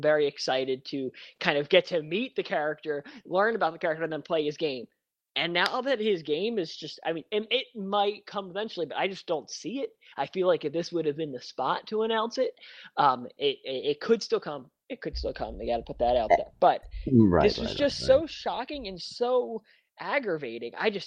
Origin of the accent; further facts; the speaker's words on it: New Jersey, United States; He was from New Jersey. I was from New Jersey.